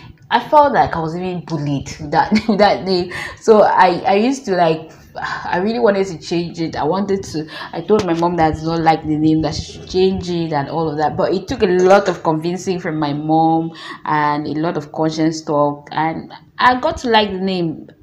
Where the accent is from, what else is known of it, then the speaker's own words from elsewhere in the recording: Kambi, Northwest Region, Cameroon; but actually I'm from Kambi, because Kambi people also bear it.